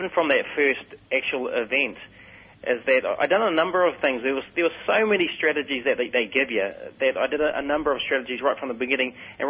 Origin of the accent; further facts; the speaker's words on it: Auckland, New Zealand; I'm from Auckland, New Zealand